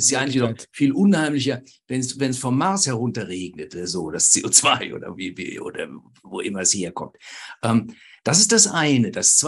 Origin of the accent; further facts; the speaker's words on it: West Germany, Germany; ich bin in Westdeutschland aufgewachsen, mein Leben in den 70er, 80er Jahren